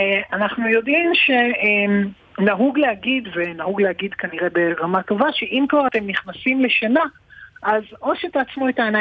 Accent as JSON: {"language": "Hebrew", "country": "Argentina", "said": "קודם כל, אני ארגנטינאי."}